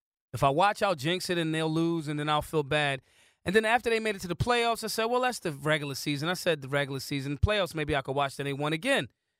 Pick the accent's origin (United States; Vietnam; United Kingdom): United States; Philadelphia, Pennsylvania; I'm from Philly. We generally care about very little, you know.